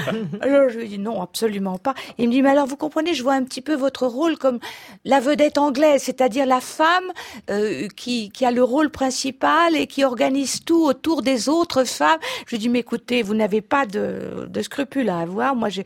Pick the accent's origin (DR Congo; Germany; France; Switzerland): France; Hauts-de-France; puisque je suis du Nord, donc je suis ch'ti